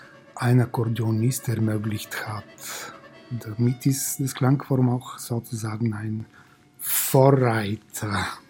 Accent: Bulgaria; German is a second language; Ich komme aus Bulgarien und ich bin Mitglied beim Klangforum seit Ende 2003.

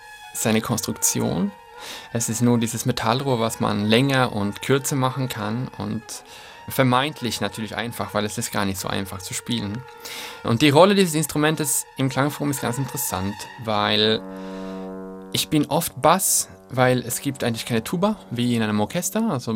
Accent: Sweden; now in Vienna, Austria; ich komme aus Schweden ursprünglich.

